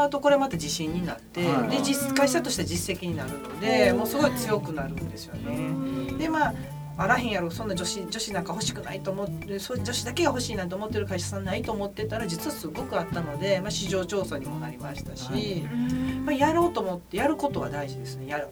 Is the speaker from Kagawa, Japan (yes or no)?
no; Kobe, Hyogo, Japan; あのまあ、神戸の、もともと神戸生まれなので、もう神戸ってめっちゃ美味しいパンがたくさんある街なんですよね